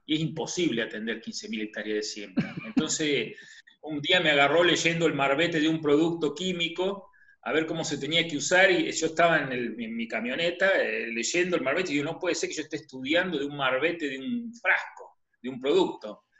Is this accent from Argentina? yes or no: yes; Argentina; soy de Argentina.